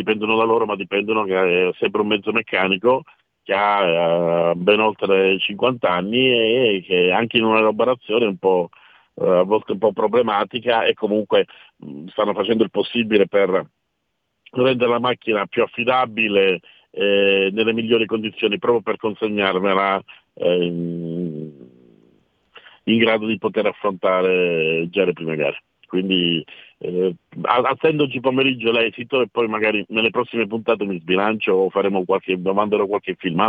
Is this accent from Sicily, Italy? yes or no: yes; Sicily, Italy; C'è la mia terra, c'è il cibo eccezionale, ci sono gli amici e sono abbastanza felice.